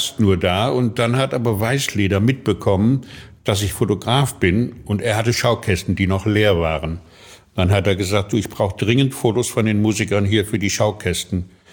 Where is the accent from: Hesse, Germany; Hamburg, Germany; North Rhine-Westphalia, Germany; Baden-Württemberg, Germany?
Hesse, Germany; Fulda; Ich komme aus Fulda